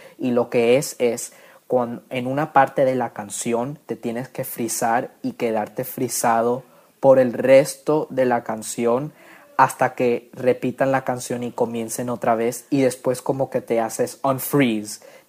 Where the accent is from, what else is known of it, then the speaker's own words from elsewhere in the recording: New York, United States; somos de New York, estamos estudiando en París